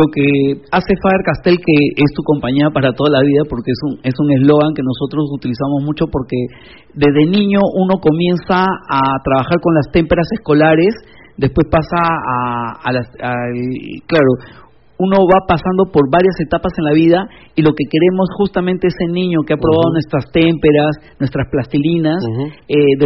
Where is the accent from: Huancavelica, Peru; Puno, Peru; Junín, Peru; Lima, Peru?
Lima, Peru; soy chiclayano, soy limeño, pero seguramente mi abuelo es chiclayano